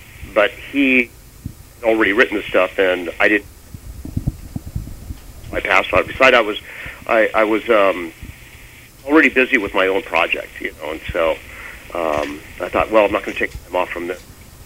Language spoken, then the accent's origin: English; United States; being an American and being free and just having a great time in the 80s